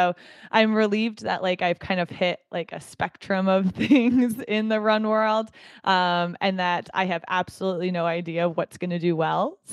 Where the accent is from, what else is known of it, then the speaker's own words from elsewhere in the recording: New York, United States; wow, I'm really happy I grew up in New York, which has such a competitive scene